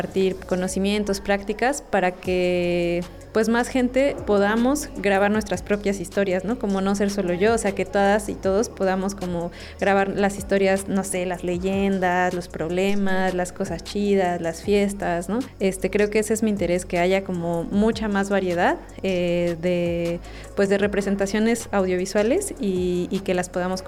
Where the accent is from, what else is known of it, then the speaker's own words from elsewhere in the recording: Michoacán, Mexico; vengo desde Michoacán.